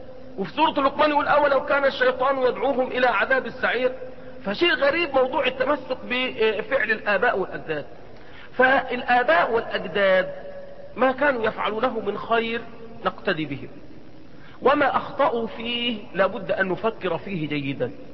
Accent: Egypt; مرة انا كنت مسافر اسيوط عندنا في مصر

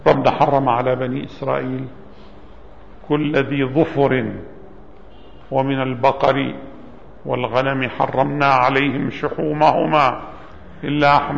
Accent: Jordan; عندنا في الأردن حفظه يمكن بلغ فوق 10,000 من الشباب الصغار.

